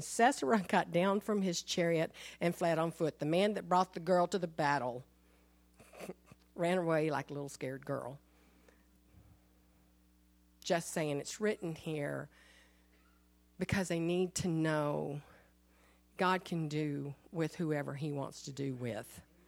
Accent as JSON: {"language": "English", "region": "the South", "country": "United States", "tie": "born or raised there", "said": "I grew up in the South. Those are nasty little things."}